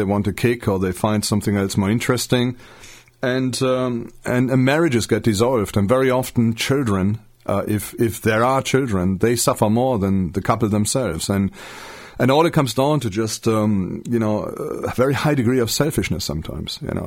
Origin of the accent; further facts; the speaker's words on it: North Rhine-Westphalia, Germany; I know there's one place in Münster. This is near my hometown in Germany.